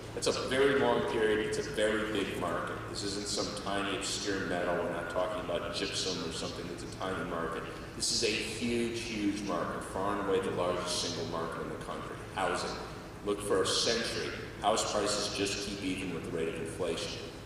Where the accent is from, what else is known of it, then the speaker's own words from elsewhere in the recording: Chicago, Illinois, United States; I'm from Chicago originally, so it's really great to come back to Chicago